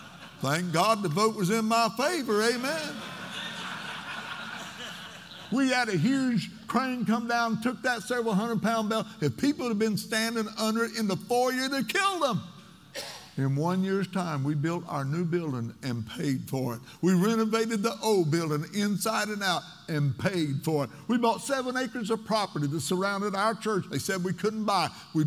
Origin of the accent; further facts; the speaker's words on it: Illinois, United States; they ask me where I'm from. I'm from Southern Illinois. Not Illinois, Southern Illinois. They think you're from Chicago otherwise.